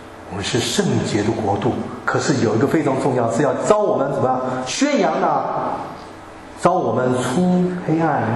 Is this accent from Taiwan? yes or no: no; China; 并不是因为我们是中国人